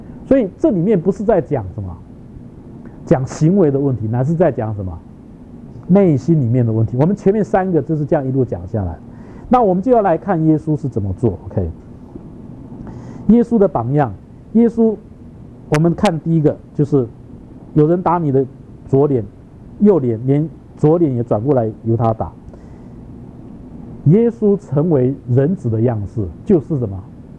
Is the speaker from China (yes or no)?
yes; China; 这个我们中国人特别注意这一点哈